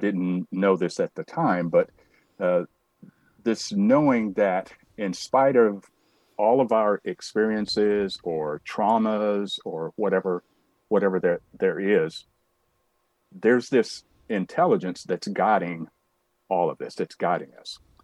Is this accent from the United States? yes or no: yes; Alabama, United States; I grew up here in Alabama in the Deep South during the period of, you know, a lot of racial strife and unrest, the civil rights movement, and all of that. Went to segregated schools, all of that.